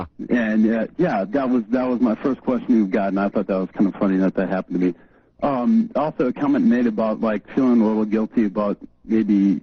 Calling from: Minneapolis, Minnesota, United States; from Minneapolis.

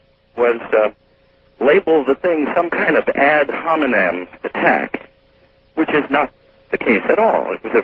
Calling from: Diamond Springs, California, United States; I'm calling from Diamond Springs, California.

